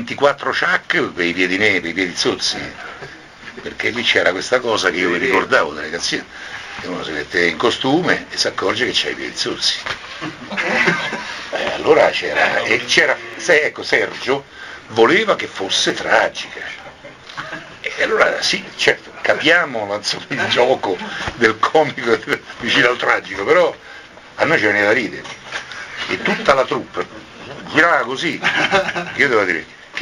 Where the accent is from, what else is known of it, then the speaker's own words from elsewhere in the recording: Rome, Lazio, Italy; born there; io sono nato a Roma, a Via Giulia. Però mio padre era di Portici.